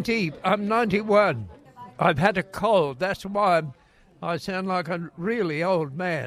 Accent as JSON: {"language": "English", "region": "Gisborne", "country": "New Zealand", "said": "I'm a pilot. I come from Gisborne."}